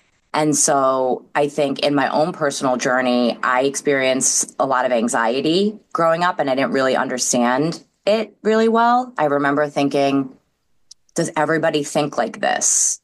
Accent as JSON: {"language": "English", "region": "New York", "country": "United States", "tie": "born or raised there", "accent": "New York", "said": "You know, I grew up in New York, which you could probably hear in the accent. I had, you know, I was in the suburbs of New York"}